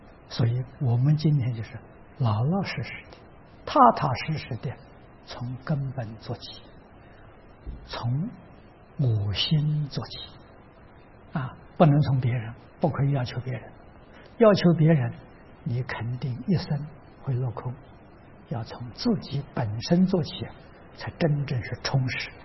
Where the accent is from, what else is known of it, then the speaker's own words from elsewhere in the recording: China; 我们中国人讲气氛